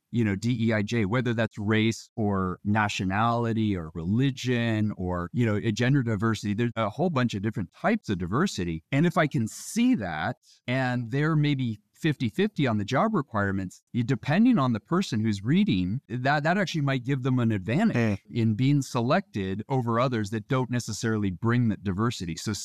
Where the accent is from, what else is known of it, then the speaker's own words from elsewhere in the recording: United States; But I think that we, you know, as an American, I think the country was rallying around a cause like